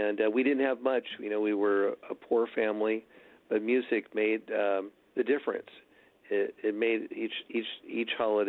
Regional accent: Seattle, Washington, United States; Well, I was born and raised in Seattle, and I started showing signs of musical talent when I was a little kid.

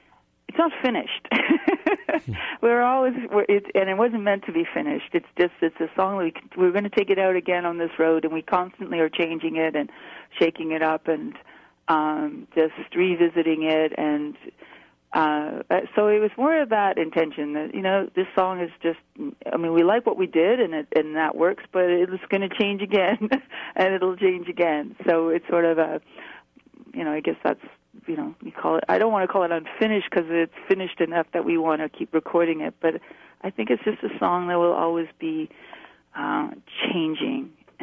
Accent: Canada; being Canadian, if you listen to our music

